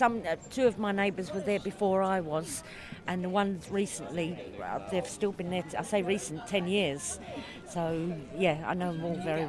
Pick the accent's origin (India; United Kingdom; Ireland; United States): United Kingdom; London; used to live in near London Fields growing up, so quite a few years. I've always been London. Yeah. I was born in London.